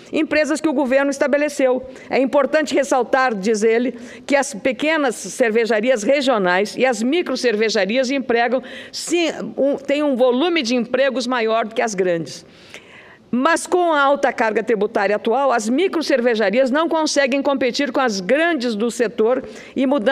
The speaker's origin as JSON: {"language": "Portuguese", "region": "Rio Grande do Sul", "country": "Brazil", "said": "Eu sou do Rio Grande do Sul"}